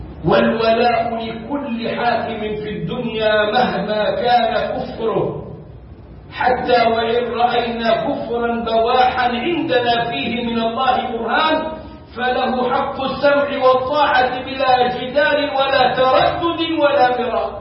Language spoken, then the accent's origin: Arabic; Egypt; وهم امتداد للتكفير الذي كان عندنا في مصر في 70s and 80s